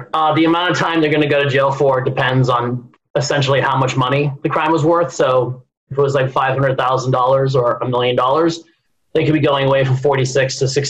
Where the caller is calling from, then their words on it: Boston, Massachusetts, United States